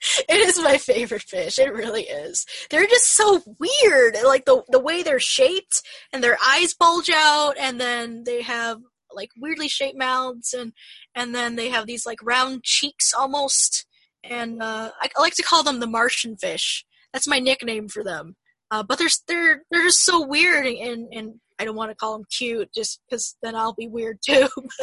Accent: Chicago, Illinois, United States; I'm from Chicago. We have hawks sometimes, and that's a sight to see.

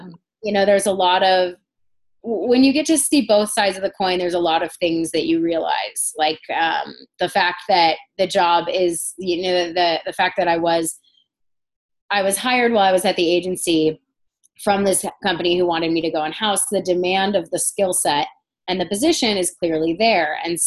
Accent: Denver, Colorado, United States; So I'm from Denver, so I have a really good support system and network here.

